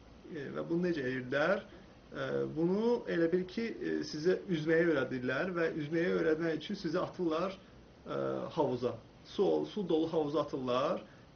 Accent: Quba, Quba District, Azerbaijan; Qubada oxumuşam, böyümüşəm. Qubada məktəbi Türk liseyini bitirmişəm.

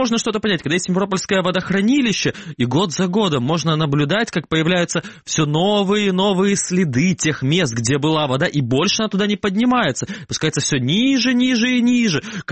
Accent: Kerch, Crimea, Ukraine; вот мой родной город Керчь прекрасный тому пример.

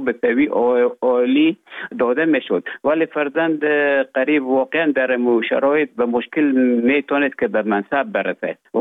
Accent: Herat, Afghanistan; moved away as an adult; also born or lived in Russia; now in Finland; تحصیلات خود در ولایت هرات تا صنف 12 به اتمام رساندم.

